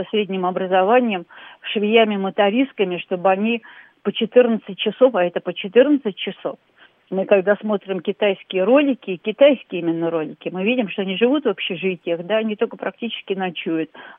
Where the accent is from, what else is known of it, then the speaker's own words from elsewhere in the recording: Moscow, Russia; я москвич, да, я живу в Москве.